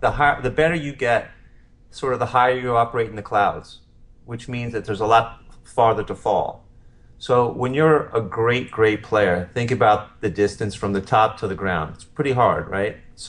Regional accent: Potomac, Maryland, United States; Yeah, I grew up in Potomac, in Maryland.

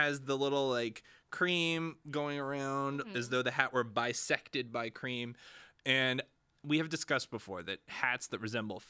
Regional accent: Charlotte, North Carolina, United States; Additionally, if you know me, you know that I am from Charlotte, North Carolina.

